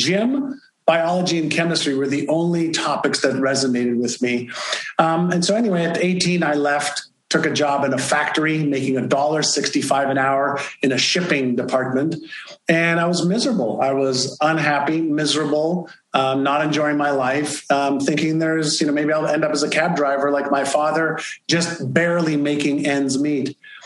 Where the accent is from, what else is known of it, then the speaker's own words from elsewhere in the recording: Montreal, Quebec, Canada; English is a second language; also born or lived in Israel; When I was younger, I moved from Israel to Montreal and started my first grade education there, not knowing the English or French language.